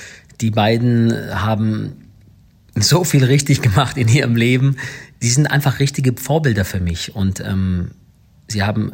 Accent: Baden-Württemberg, Germany; aber wir sind im Schwabenland groß geworden. Meine Geschwister und ich, wir sind da geboren

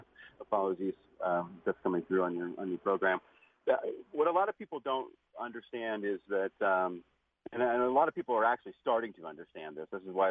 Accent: Kentucky, United States; also born or lived in Indiana; I'm actually from Kentucky, but spent most of my life in Indiana.

